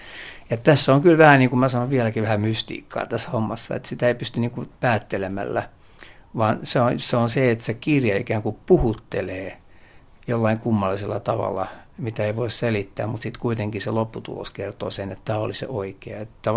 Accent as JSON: {"language": "Finnish", "town": "Helsinki", "region": "Uusimaa", "country": "Finland", "said": "mä tultiin sitten ambulanssitaksilla tuolta Porista Helsinkiin kesäpaikalta, kun mä oon helsinkiläinen, niin täällä se piti leikata."}